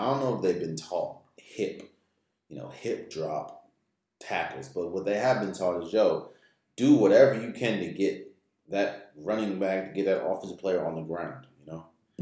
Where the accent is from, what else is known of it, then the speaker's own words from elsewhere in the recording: Maryland, United States; As somebody from Maryland, I'm not from the Baltimore area, but I've been in the Baltimore area several times in my life, and I've been on that bridge countless times.